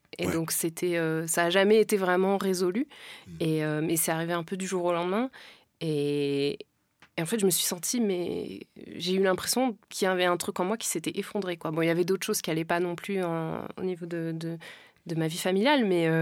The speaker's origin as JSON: {"language": "French", "country": "France", "tie": "born there", "said": "moi, je ne viens pas d'Afrique, je suis née en France"}